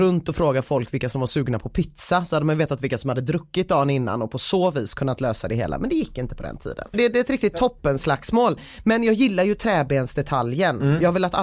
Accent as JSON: {"language": "Swedish", "town": "Gothenburg", "region": "Västra Götaland County", "country": "Sweden", "said": "det är någonting med det där jag känner så här att mitt göteborgska hjärta blir alldeles varmt."}